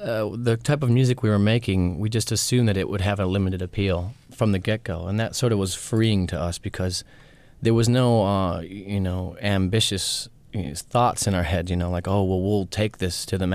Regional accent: Detroit, Michigan, United States; I sort of transferred it to my hometown, and I used it to talk about myself. I just changed to his location from Atlanta to Detroit.

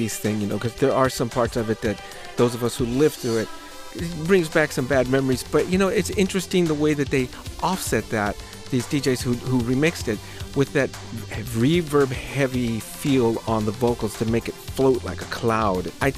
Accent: Sacramento, California, United States; because as I mentioned, Sacramento is my hometown.

